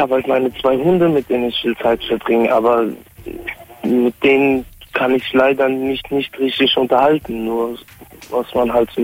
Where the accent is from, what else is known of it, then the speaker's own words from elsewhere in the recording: Ludwigshafen am Rhein, Rhineland-Palatinate, Germany; Ich bin 17 Jahre alt und komme aus Ludwigshafen am Rhein.